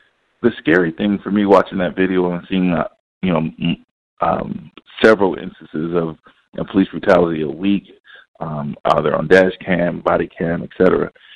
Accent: Los Angeles, California, United States; and I got used to this growing up in South Central LA, I'm walking down the street with my 2 older brothers and maybe 1 friend. Well, that's 4 people, and that was considered a gang in Los Angeles.

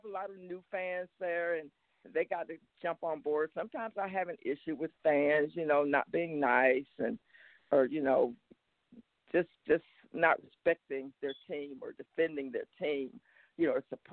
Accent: Forsyth, Georgia, United States; I come from Forsyth, Georgia. That's a football town, so football is just in my blood.

